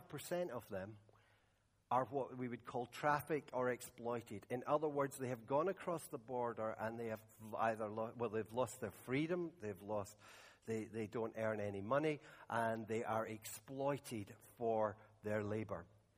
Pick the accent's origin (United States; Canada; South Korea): South Korea; I grew up in South Korea